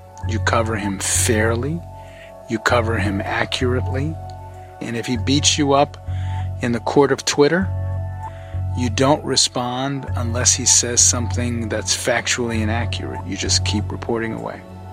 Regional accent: New Orleans, Louisiana, United States; I grew up in the American South, in a very Catholic city, New Orleans.

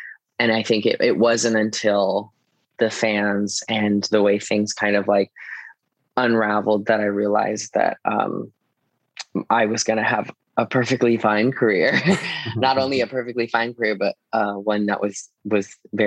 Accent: Fairbanks, Alaska, United States; I grew up in Alaska, grew up in Fairbanks, where if you weren't figure skating, doing hockey or skiing, you were doing drugs and getting pregnant.

